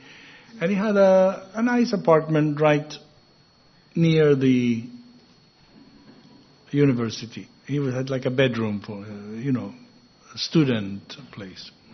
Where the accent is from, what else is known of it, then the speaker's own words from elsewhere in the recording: Venezuela; also born or lived in Israel; My father was from Vienna, my mother from Czech Republic. I was born in Israel, grew up in Venezuela, and I'm a Hare Krishna devotee.